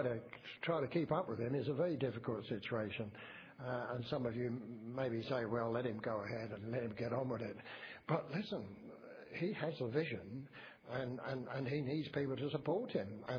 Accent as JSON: {"language": "English", "country": "United Kingdom", "said": "We often, as British people, look back to Winston Churchill."}